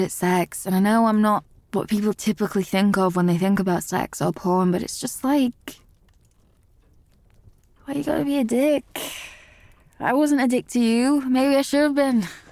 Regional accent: Yorkshire and the Humber, United Kingdom; I sound like I was born in Yorkshire. I am from Yorkshire.

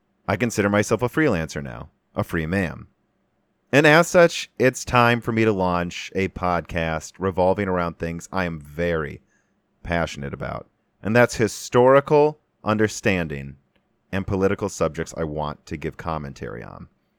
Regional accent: Illinois, United States; also born or lived in Minnesota, United States; Well, I was born in Minnesota, grew up in Illinois, went to college in Michigan, and even worked for a little bit in western Pennsylvania.

